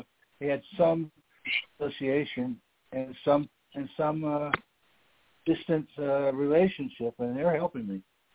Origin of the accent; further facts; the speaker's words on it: Manhattan, New York, United States; born there; I was born in Manhattan at 9:03 in the morning